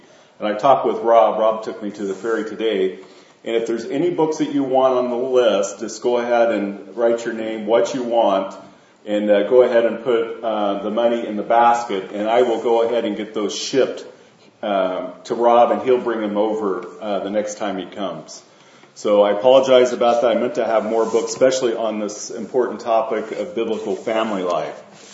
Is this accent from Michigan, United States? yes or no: no; Kansas, United States; We're from Kansas, so that's about 1,000 miles, 1,600 kilometers difference.